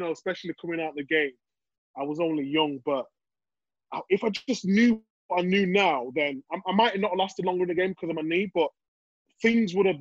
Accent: Leeds, Yorkshire and the Humber, United Kingdom; What I've been through, growing up in Leeds and Chapel Town, that plane flying over was nothing.

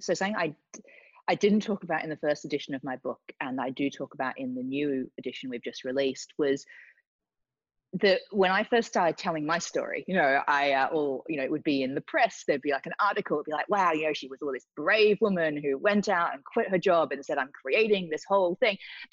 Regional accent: Australia; moved away as an adult; now in London, United Kingdom; I went through university. I came from Australia to London, went through the corporate world, was working for a big media company.

